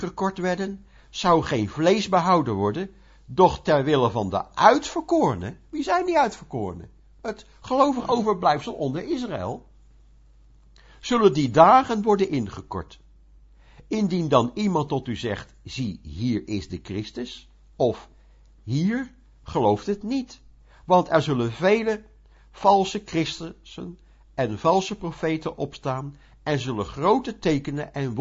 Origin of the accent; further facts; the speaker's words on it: Netherlands; Ja, ik als Nederlander heb niks te maken met een sabbat.